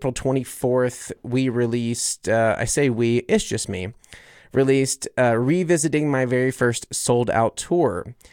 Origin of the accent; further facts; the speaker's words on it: the South, United States; Okay, you know, I'm from the South.